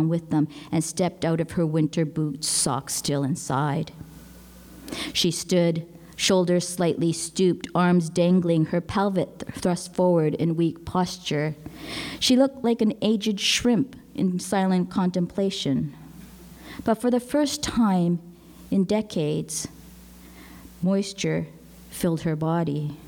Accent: Western Canada, Canada; I was in my 20s and, you know, growing up in Western Canada on colonized lands.

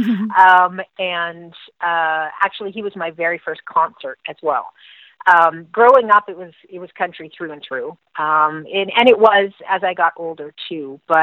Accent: Nova Scotia, Canada; born there

